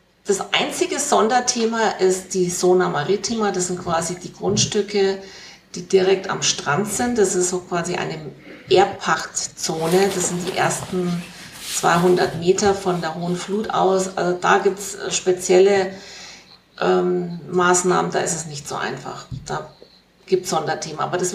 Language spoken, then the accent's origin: German; Germany; now in Costa Rica; Und dann sage ich, ja, ich bin eine Alemana Tropicalizada, also hier eine Dschungeldeutsche, würde ich sagen. Also ich würde mich wahrscheinlich schon schwer tun, wieder in Deutschland zu leben, nach so vielen Jahren.